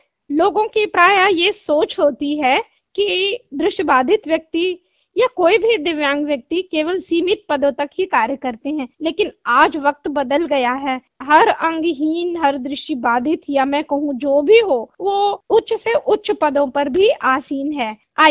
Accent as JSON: {"language": "Hindi", "town": "Lucknow", "region": "Uttar Pradesh", "country": "India", "said": "मैं मूलतः लखनऊ की रहने वाली हूँ।"}